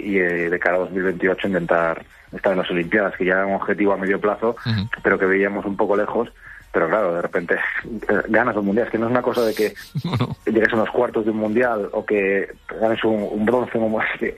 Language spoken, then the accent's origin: Spanish; Galicia, Spain; como yo soy gallego